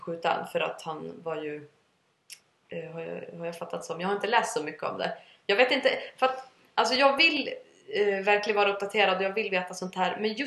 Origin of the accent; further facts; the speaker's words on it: Sweden; Och vi kommer från Sverige liksom.